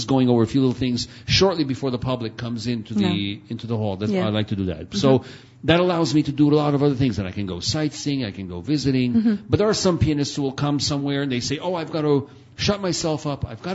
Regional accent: United States; born there; had to remain in America. And that's why I was already born there. So I'm only as first generation as an American.

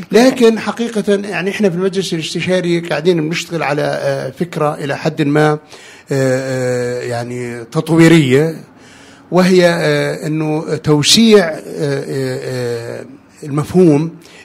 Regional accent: Palestine; نحن كشعب فلسطيني علينا أن نستثمر ذلك العام في أن نبث رسالتنا الوطنية بشكل صحيح

